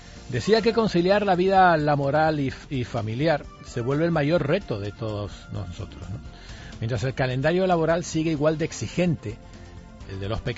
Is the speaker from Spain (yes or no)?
yes; Canary Islands, Spain; accent: Canarian; La que con sus instrumentos y nuestro dialecto o variación regional que se llama ahora, pues más profundiza en nosotros. Como aquí en Canarias hay mucha tradición